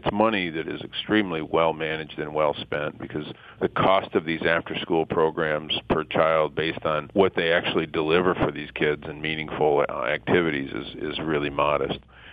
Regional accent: Flint, Michigan, United States; including in my hometown of Flint, Michigan

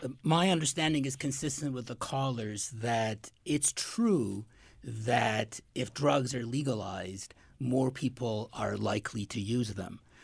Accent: Iran; I'm originally from Iran

